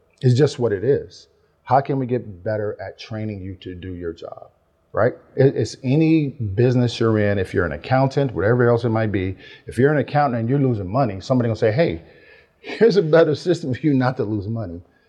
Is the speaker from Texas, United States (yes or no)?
no; Tucson, Arizona, United States; I grew up in Western Hills, south side of Tucson. It was black and brown mainly.